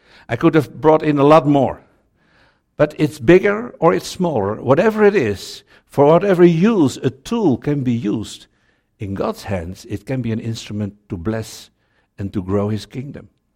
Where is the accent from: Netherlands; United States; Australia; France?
Netherlands; now in Suriname; And we come from indeed from the Netherlands, and we are happy to serve on the world team in Suriname Jungle since April 2012.